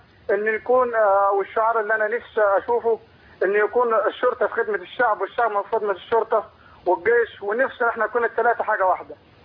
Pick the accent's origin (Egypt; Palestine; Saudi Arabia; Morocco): Egypt; احنا كنا مصريين وكلنا مسلمين